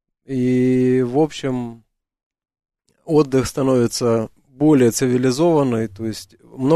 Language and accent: Russian; Cherkessk, Karachay-Cherkessia, Russia; Город Черкесск.